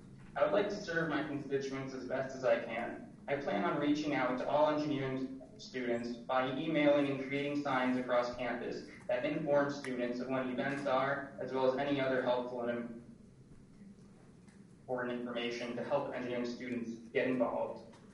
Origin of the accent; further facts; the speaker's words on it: Las Vegas, Nevada, United States; I grew up in Las Vegas, Nevada, where I attended Silverado High School and graduated in the class of 2015.